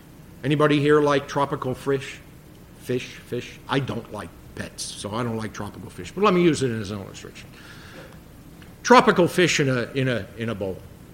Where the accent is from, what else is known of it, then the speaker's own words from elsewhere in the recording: New York City, New York, United States; It's like, I grew up in the Bronx. These agricultural things get lost on me, but I'll try.